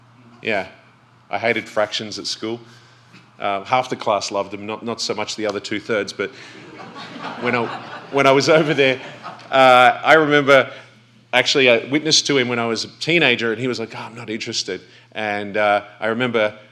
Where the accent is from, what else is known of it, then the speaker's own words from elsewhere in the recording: Australia; But hey, I'm from Australia. People think I'm from England, but that's totally different.